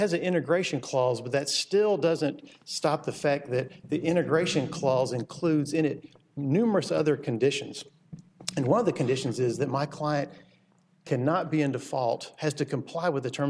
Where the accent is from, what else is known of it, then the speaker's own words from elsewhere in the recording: Jacksonville, Florida, United States; Just an example, I'm from Jacksonville. We just got done with the Players Championship.